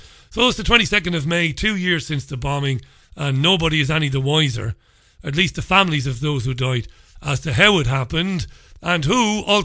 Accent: Waterford, Munster, Ireland; Now, I'm a working class boy. I come from Ballybeg in Waterford City.

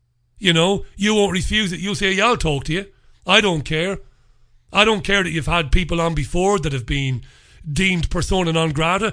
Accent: Ireland; often while cursing because I'm Irish.

